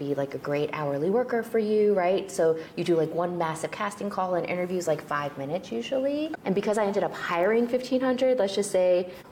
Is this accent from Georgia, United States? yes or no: no; New Jersey, United States; I grew up in Jersey. Run the streets with Smack.